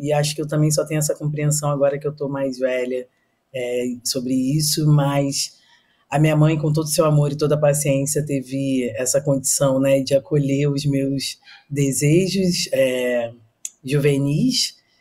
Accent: Rio de Janeiro, Brazil; mas na verdade eu sou carioca. Eu nasci no Rio de Janeiro, eu fui criada no centro da cidade, aqui no Rio. Eu sou filha de um músico e de uma empregada doméstica.

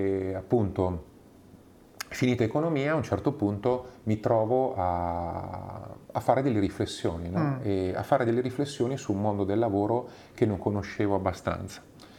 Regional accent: Ancona, Marche, Italy; also born or lived in Umbria; io diciamo vengo dalla provincia, sono umbro di nascita, ma solo di nascita, e poi sono cresciuto ad Ancona, nelle Marche, e appunto sono cresciuto, sai, con quell'atmosfera e quella calma che si respira in provincia, no?

